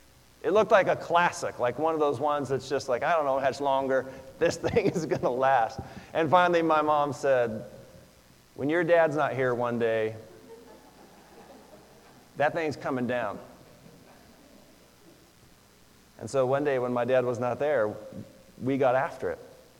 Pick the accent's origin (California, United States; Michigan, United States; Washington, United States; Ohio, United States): Washington, United States; Seattle; now in Nampa, United States; I was born here in Nampa. And from that time, I always knew my dad to be a basketball coach. And so I grew up playing basketball. He had actually coached at Nampa Christian. And we moved to Seattle